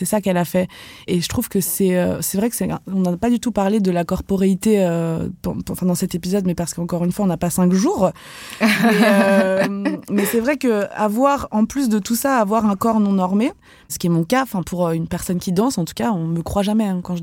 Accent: Pays de la Loire, France; j'étais algérienne. J'ai grandi en France. Parce que j'habitais en Vendée.

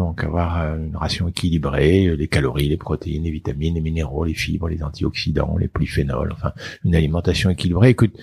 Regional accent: Normandy, France; comme je suis normand, on va citer le Calvados.

